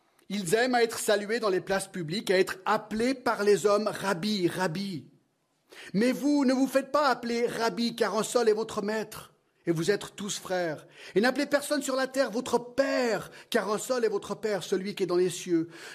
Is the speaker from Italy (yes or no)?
no; United States; surtout dans mon pays d'origine, les États-Unis